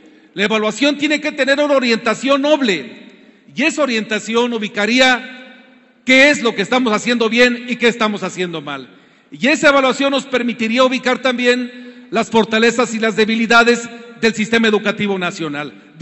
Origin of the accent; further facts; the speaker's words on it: Michoacán, Mexico; Yo soy de Michoacán